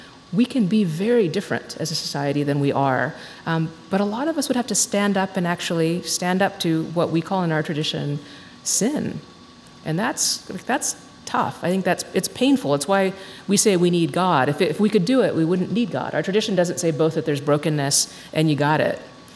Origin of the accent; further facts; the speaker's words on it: Texas, United States; and I grew up in Texas